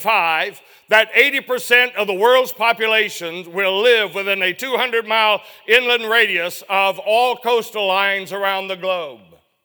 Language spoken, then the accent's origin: English; Chatsworth, Georgia, United States; born there; I was born over in Chatsworth, Georgia. And I was raised all over the United States, it seems like.